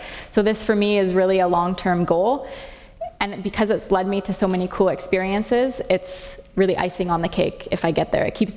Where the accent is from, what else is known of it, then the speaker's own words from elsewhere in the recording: Calgary, Alberta, Canada; because I'm from Calgary and growing up in the Rockies, I spent a lot of time outside camping and hiking